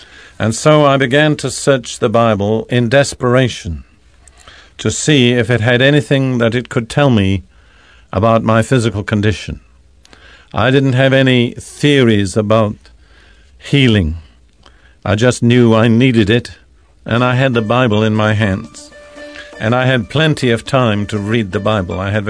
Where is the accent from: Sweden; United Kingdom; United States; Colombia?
United Kingdom; As probably most of you know, I'm British by background, and in World War II I served for 5.5 years in the British Army as a medical orderly